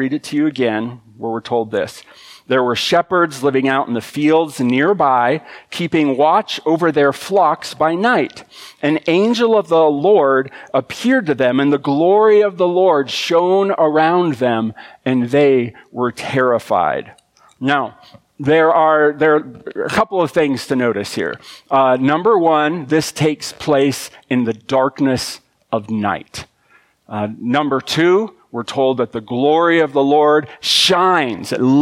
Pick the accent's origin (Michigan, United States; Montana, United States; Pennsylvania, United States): Montana, United States; Big Timber; But I think one of the more unusual mascots in Montana is from my hometown of Big Timber.